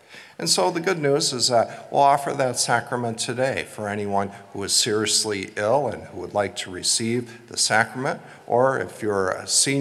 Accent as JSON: {"language": "English", "town": "Minneapolis", "region": "Minnesota", "country": "United States", "tie": "born or raised there", "said": "a card group that I had growing up in the Twin Cities"}